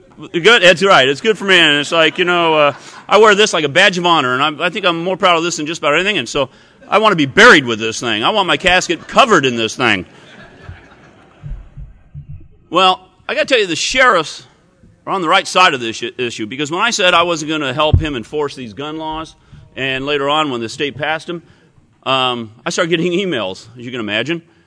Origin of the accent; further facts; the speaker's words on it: Colorado, United States; because I'm from Weld County, and the county seat's Greeley, and it's about 120 miles north of Colorado Springs.